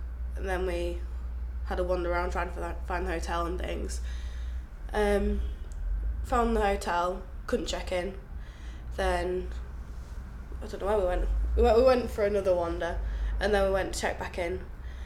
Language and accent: English; York, Yorkshire and the Humber, United Kingdom; I'm 18 years old and I'm from York.